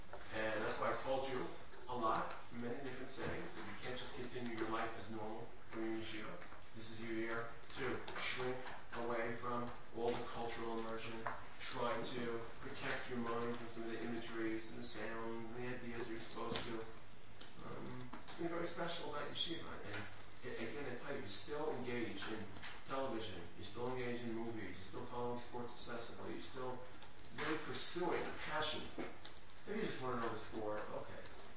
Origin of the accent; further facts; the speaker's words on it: Brooklyn, New York, United States; I'm from Brooklyn, Hashem, okay? In Brooklyn, we make deals, okay?